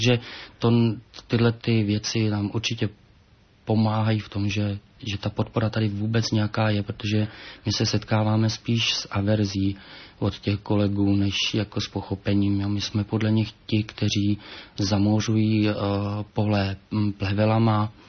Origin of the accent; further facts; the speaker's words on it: Vysočina Region, Czechia; Tak já pocházím z vesnice u Žďánu nad Sázavou.